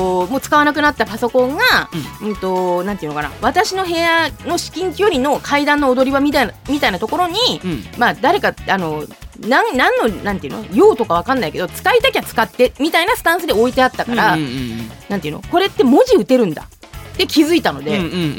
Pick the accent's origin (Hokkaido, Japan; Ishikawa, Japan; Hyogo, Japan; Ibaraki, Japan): Ibaraki, Japan; 私は茨城県ですけど